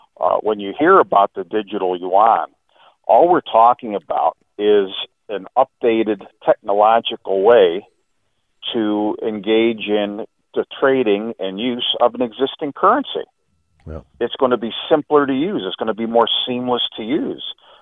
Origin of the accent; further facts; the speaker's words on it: Binghamton, New York, United States; now in St. Augustine, United States; I'm originally from Binghamton, New York. I've lived in St. Augustine for several years now since I moved to Florida.